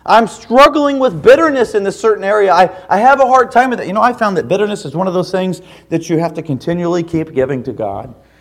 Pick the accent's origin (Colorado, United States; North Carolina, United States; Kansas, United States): Kansas, United States; I'm from Kansas. It's flat land, and oxygen is plenteous